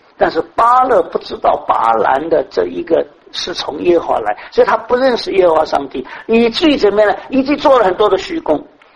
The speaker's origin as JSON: {"language": "Chinese", "region": "Shanghai", "country": "China", "said": "所以我们上海人说：“拉犁头的儿子自己的好。”"}